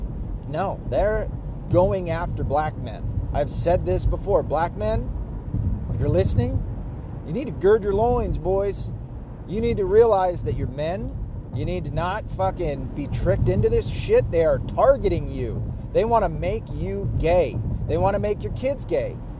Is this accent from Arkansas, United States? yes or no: yes; Arkansas, United States; born there; I came down there as a northerner to them, even though I was born in Arkansas, and everybody hated me.